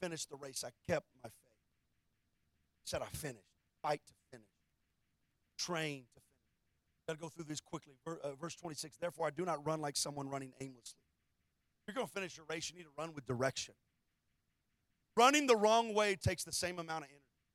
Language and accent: English; Texas, United States; We're from Texas. We don't like the Sooners.